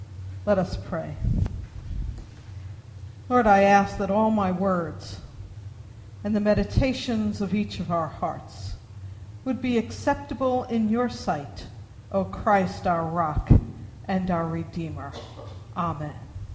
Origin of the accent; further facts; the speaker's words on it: New York, United States; Then I would get tough because, after all, I am a New Yorker